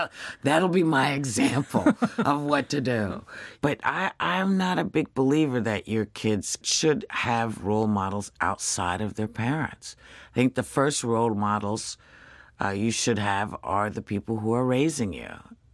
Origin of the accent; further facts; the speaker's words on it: Scotland, United Kingdom; But it's not until somebody goes, my God, you're Scottish, do you go, oh, yeah, my God, I'm Scottish.